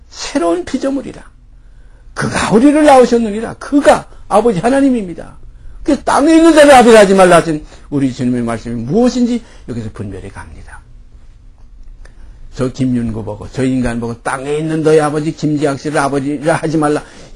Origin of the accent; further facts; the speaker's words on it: Hyeonam-ri, South Pyongan, North Korea; born there; 대한민국의 사람으로 태어날 때는 저 북한 이북의 평안도 용강군 거기서 현암리라는 데서 태어났어요